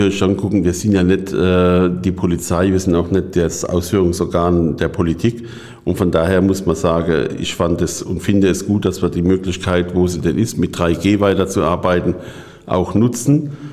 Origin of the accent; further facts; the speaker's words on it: Oberursel, Hesse, Germany; also jetzt bezogen auf meinen Heimatort Oberursel.